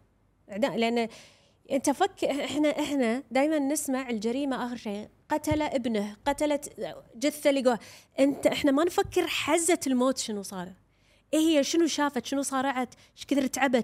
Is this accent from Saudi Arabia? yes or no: no; Kuwait; إحنا عندنا بالكويت الرقم اللي الطفل ممكن يتصل عليه